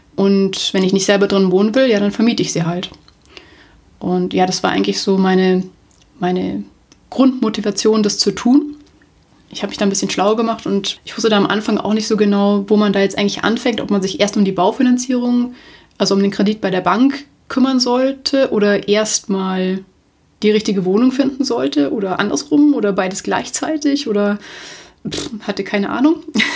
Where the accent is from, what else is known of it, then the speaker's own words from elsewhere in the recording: Munich, Bavaria, Germany; ich komme aus München, München ist meine Heimatstadt.